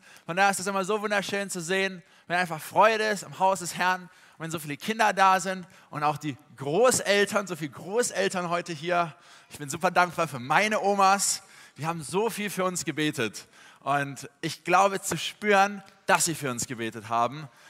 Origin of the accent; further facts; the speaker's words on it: Tübingen, Baden-Württemberg, Germany; Ich komme gar nicht hier so aus dem Mitteldeutschland oder Norddeutschland, sondern ich komme eigentlich aus Süddeutschland, aus Tübingen bei Stuttgart.